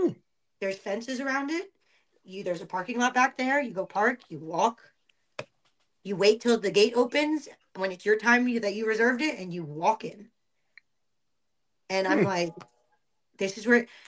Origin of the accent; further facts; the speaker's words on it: Philippines; the Philippines, we were colonized by the Spanish, but then have a lot of American influence because we are an American territory, right?